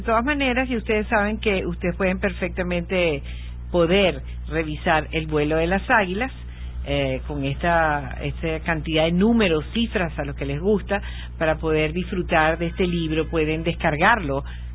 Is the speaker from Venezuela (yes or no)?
yes; Venezuela; somos venezolanos y somos béisbol, definitivamente.